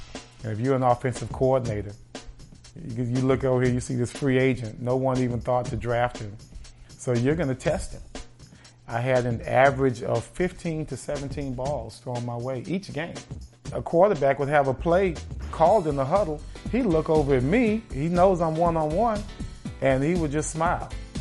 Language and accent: English; Dallas, Texas, United States; I grew up in Hamilton Park, which is a suburb of Dallas. I was the youngest child